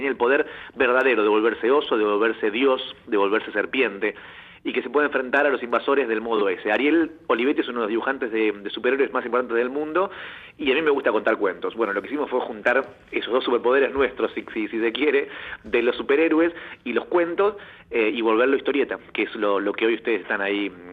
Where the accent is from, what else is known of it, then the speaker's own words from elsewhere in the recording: Hondarribia, Basque Country, Spain; Yo soy vasco de la zona de Fuenterrabía.